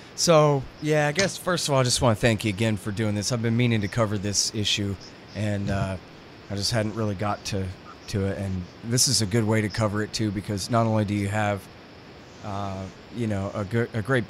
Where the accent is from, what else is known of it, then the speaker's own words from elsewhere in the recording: Texas, United States; I don't really pronounce these things right. I'm from Texas.